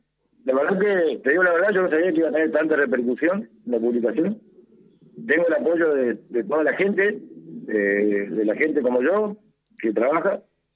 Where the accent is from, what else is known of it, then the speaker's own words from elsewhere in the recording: Castelli, Chaco, Argentina; yo que soy de Castelli